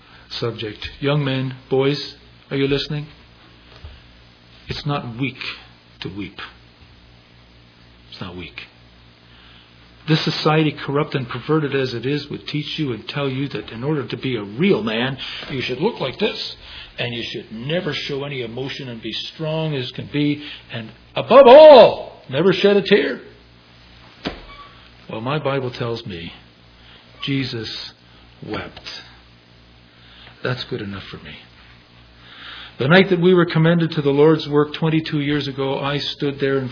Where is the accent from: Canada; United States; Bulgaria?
Canada; Toronto, Ontario; an elder in the assembly I was raised in Toronto.